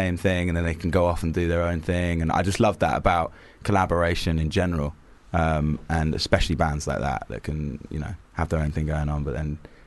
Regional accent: Reading, South East England, United Kingdom; now in London, United Kingdom; I'm actually originally from Reading, RGNs, but I live in East London.

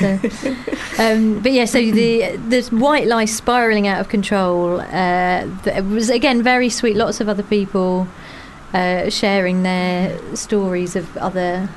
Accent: Croydon, London, United Kingdom; now in Manchester, United Kingdom; actually, I'm from Croydon originally. But, you know, I've been living in Manchester for such a long time. It feels like home.

